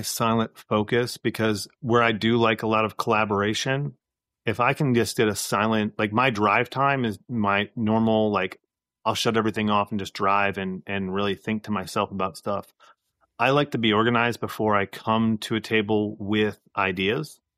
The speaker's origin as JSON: {"language": "English", "region": "Connecticut", "country": "United States", "said": "I'm originally from Connecticut, so that's my home stomping ground."}